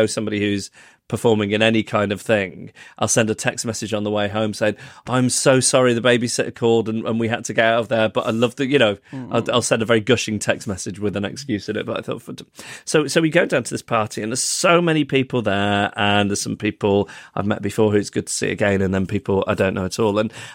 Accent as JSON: {"language": "English", "town": "Manchester", "region": "North West England", "country": "United Kingdom", "tie": "born there", "said": "at Withington Hospital, where incidentally I was born in Manchester"}